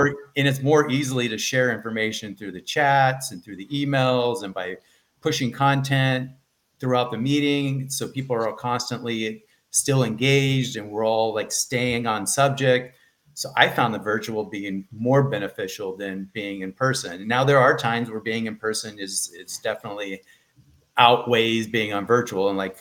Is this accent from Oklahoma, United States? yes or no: no; California, United States; I lived through very many of them here growing up in Southern California.